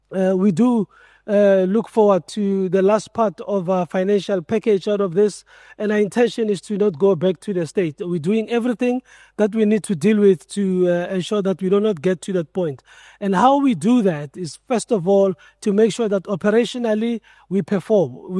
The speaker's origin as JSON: {"language": "English", "town": "Brits", "region": "North West", "country": "South Africa", "tie": "born or raised there", "also_born_or_lived": "Rustenburg", "said": "I was not born in Soweto. I was born in Rustenburg. I grew up in Brits, so I'm from the maize and tobacco farms of the Northwest."}